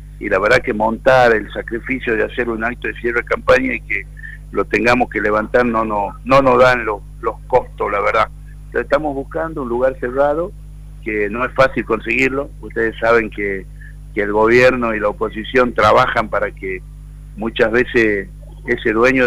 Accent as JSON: {"language": "Spanish", "region": "Tucumán", "country": "Argentina", "said": "Yo soy un convencido, como muchos tucumanos y tucumanas, que la democracia tiene grandes deudas con la sociedad tucumana"}